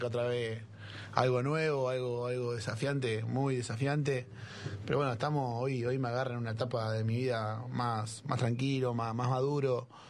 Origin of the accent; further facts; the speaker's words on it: Argentina; somos visitantes, somos argentinos